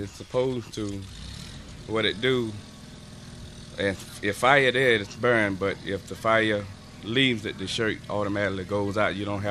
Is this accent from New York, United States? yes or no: no; White Springs, Florida, United States; Right here in White Springs. I used to ride by the fire tower on the way to school